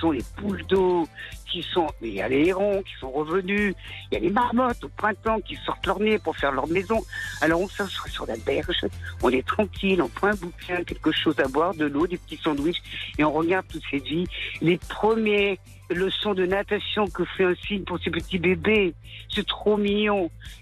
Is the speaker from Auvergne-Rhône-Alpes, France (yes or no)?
yes; Auvergne-Rhône-Alpes, France; Et la Drance, c'est ma rivière. Elle est sur le côté de mon village. J'ai grandi, moi, dans les Arquois, on appelait ça, de la Drance